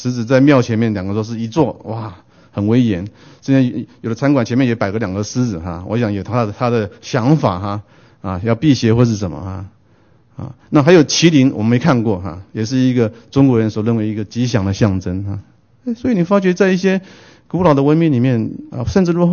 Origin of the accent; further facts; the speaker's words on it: Taiwan; 我从台湾来，台湾有很多的偶像，很多的偶像。